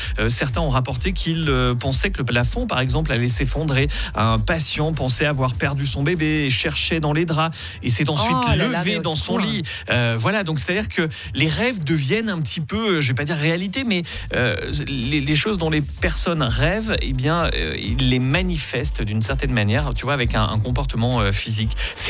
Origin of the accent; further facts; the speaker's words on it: Switzerland; Il y a une grosse étude qui a été menée chez nous en Suisse, du côté de Lausanne